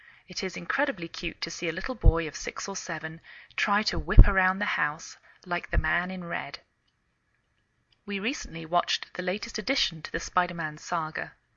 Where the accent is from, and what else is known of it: England, United Kingdom; now in United States